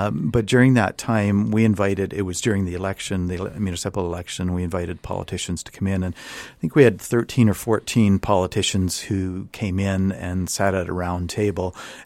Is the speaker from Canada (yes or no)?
yes; Ontario, Canada; Well, I spent my childhood in northern Ontario, north of Lake Superior, Thunder Bay, Scriber, that sort of thing. And then sort of my teenage years and beyond in eastern Ontario.